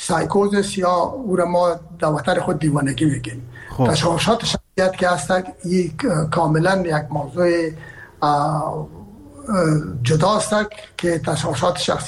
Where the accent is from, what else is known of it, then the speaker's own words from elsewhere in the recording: Herat, Afghanistan; ما که هستم از هرات هستم و پدر مادر من هرات هستن